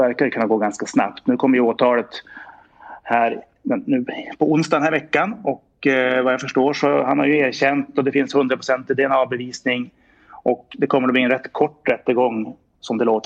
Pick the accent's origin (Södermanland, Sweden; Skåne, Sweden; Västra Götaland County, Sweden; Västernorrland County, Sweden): Västernorrland County, Sweden; Härnösand; som härnösandsbo och som ångermanlänning